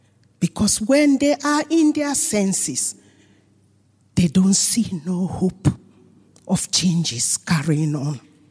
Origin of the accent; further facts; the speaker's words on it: Sierra Leone; now in United Kingdom; I'm from Sierra Leone, and I've been following a lot of things happening in Sierra Leone.